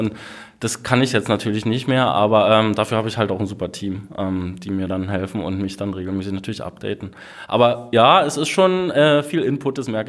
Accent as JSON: {"language": "German", "region": "Berlin", "country": "Germany", "said": "Ich bin Berliner und ich liebe meine Stadt"}